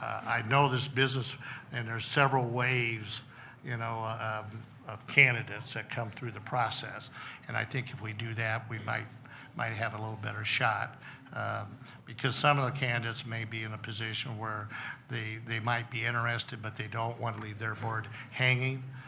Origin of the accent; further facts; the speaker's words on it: Midwest, United States; I'm from the Midwest, so I can say the word crop.